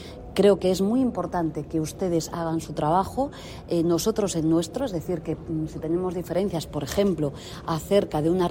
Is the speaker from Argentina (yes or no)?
no; Spain; los sindicatos en mi país y en el mundo son engranajes y piezas claves. El sindicalismo español fue clave en la lucha antifranquista